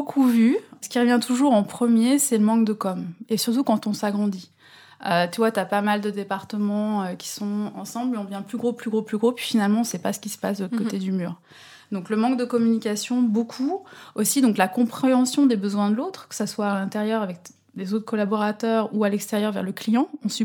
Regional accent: France; Alors contrairement à ce que pourrait dire mon nom, je ne viens pas de Hollande, je viens de la France.

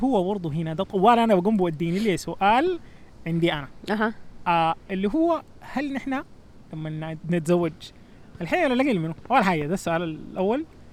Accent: Sudan; انا شايف انه الموضوع ده عندنا في السودان احنا فرض على الام فرض على زوجها

